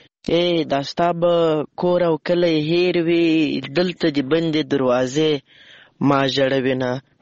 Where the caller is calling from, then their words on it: Lashkar Gah, Helmand, Afghanistan; accent: Helmandi; یو ځل بیا خوشاله يم چې در سره ګډونوالې مجمع … هم له هلمند مرکز لشکرګاه شار پیغام درته پریږدم.